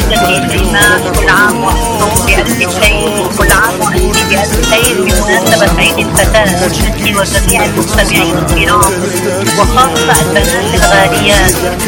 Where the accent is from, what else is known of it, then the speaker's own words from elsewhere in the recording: Lebanon; طبعا أنا كلبنانية، عندما كنا نأتي إلى إيران لزيارة الإمام الرضا سلام الله عليه